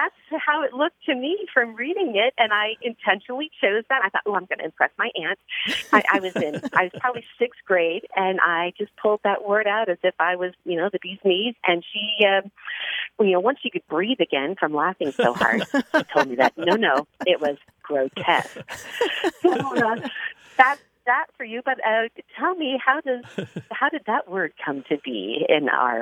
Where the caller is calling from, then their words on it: Newbury Park, California, United States; I'm calling from Newbury Park, California.